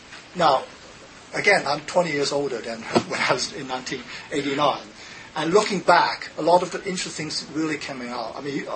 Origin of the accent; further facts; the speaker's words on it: China; English is a second language; I said, you know, I came from China.